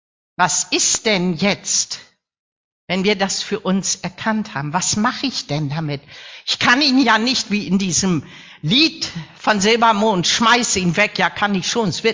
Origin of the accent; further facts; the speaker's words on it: Northern Germany, Germany; sind wir empört, zumindest als Norddeutsche natürlich